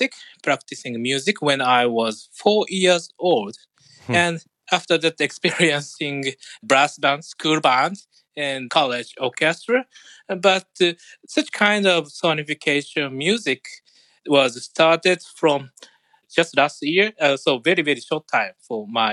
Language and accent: English; Japan; English is a second language; from Japan.